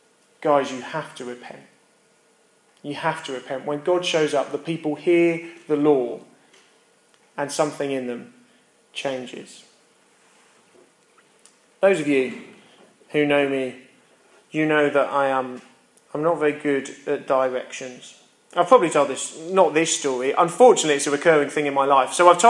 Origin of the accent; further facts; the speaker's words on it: Colchester, East of England, United Kingdom; No other town in the country have I spent as much time driving those roads as I have in my hometown of Colchester.